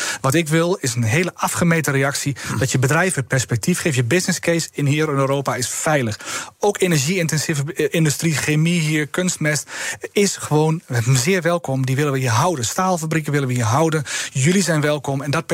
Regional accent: Netherlands; En ik als Hollander probeer dan iets op de rem te staan.

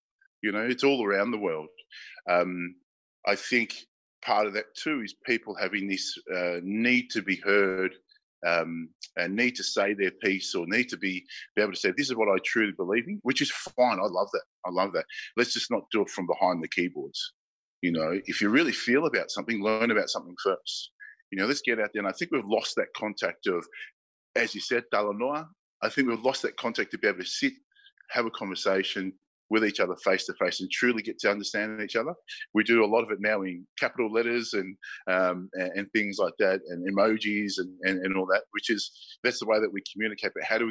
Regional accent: Melbourne, Victoria, Australia; I love Australia. I love Melbourne. I love being an Aussie.

